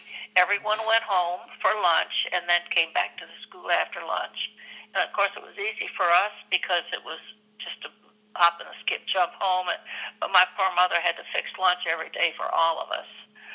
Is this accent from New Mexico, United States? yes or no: no; Sioux City, Iowa, United States; Well, I grew up in Sioux City.